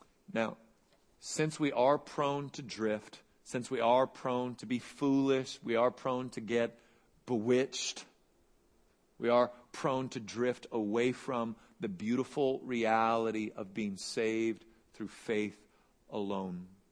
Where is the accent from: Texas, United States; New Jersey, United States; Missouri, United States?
Texas, United States; Dallas; So maybe it's because I'm from Dallas that I feel like I have to say this